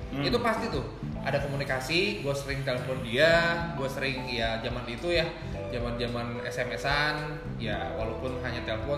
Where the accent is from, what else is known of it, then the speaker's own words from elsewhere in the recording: Bali, Indonesia; gue pulang kampung ceritanya ke Bali gitu kan, karena gue orang Bali.